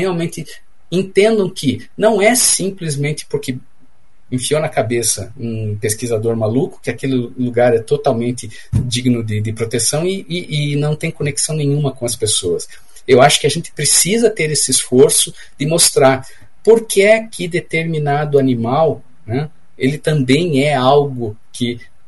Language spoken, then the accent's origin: Portuguese; Curitiba, Paraná, Brazil; Eu sou curitibano, né, cresci na Barreirinha, vizinho de um grande Tamandaré